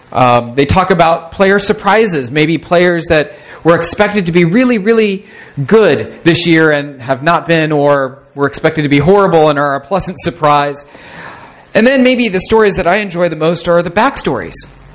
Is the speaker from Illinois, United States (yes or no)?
no; California, United States; because I grew up in the Bay Area